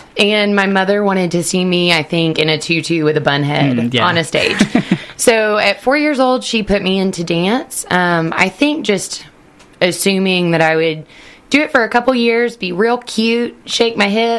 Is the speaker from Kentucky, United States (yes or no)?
yes; Paducah, Kentucky, United States; now in Lexington, United States; Hometown. Originally, I am from Paducah, Kentucky.